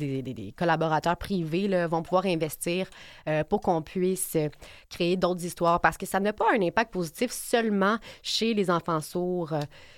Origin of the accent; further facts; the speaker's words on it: Quebec, Canada; first language Quebec Sign Language; French is a second language; C'est ma première langue